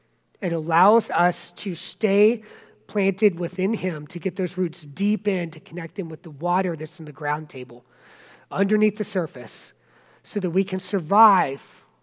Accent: South Carolina, United States; I'm from South Carolina

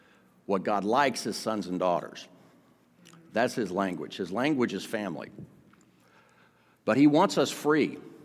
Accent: United States; This is like foreign to me. I'm an American, you know, like, but this is wild.

